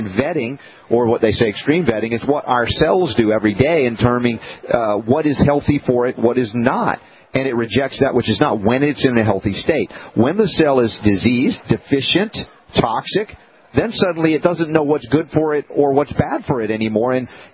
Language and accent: English; Stone Mountain, Georgia, United States; where I grew up many years in Stone Mountain, Georgia